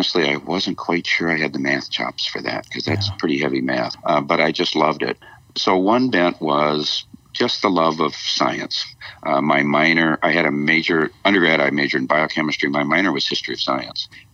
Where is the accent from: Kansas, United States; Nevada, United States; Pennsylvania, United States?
Kansas, United States; Kansas City; I grew up on the Kansas side of Kansas City, and sort of a troubled home, but an upper class.